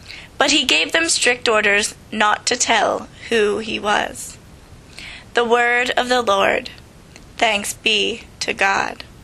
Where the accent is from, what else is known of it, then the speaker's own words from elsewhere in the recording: Oil City, Pennsylvania, United States; I am in my second year of studies here at Pittsburgh Theological Seminary, and I am originally from Oil City, Pennsylvania.